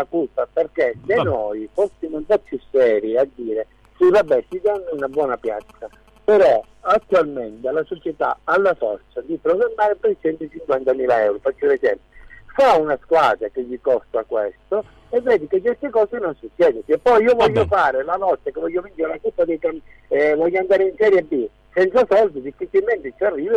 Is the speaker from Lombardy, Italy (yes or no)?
no; Cariati, Calabria, Italy; Io sono di Cariati, con esattezza